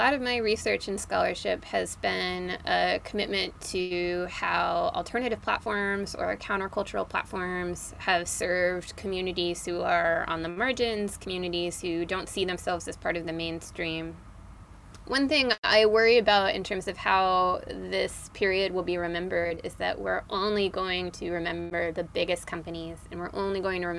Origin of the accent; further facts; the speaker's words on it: California, United States; So I grew up in the Bay Area. I grew up in the East Bay.